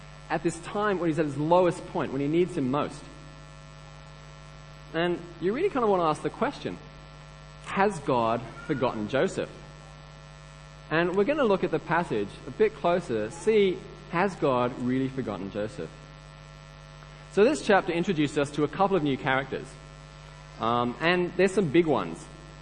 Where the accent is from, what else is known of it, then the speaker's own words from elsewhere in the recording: Pakistan; So I was at my old school where I grew up in Pakistan